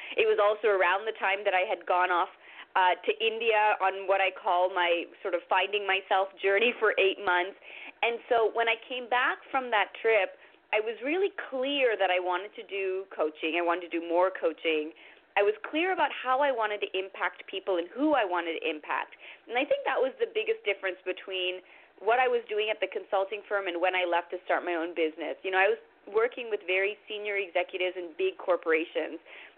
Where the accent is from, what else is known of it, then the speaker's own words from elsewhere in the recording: Toronto, Ontario, Canada; I went to the Richard Ivey School of Business in Canada, which is where I'm from Toronto.